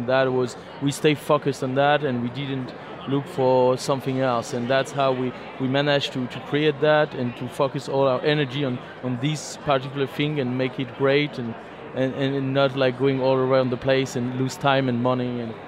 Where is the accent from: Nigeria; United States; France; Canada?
France; Paris, Île-de-France; I'm from Paris, France